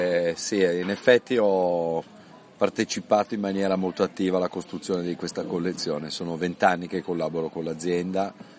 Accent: Milan, Lombardy, Italy; sono cresciuto a Milano con mia mamma, con una grande passione per le piante

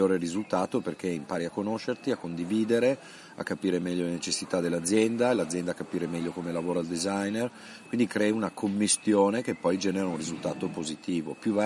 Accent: Milan, Lombardy, Italy; sono cresciuto a Milano con mia mamma, con una grande passione per le piante

